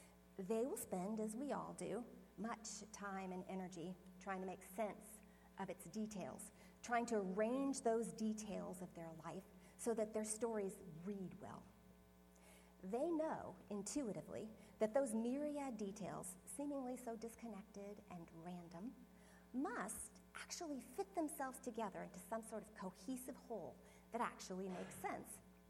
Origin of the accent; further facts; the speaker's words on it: Rice, Washington, United States; I am from Rice, Washington, and I have six children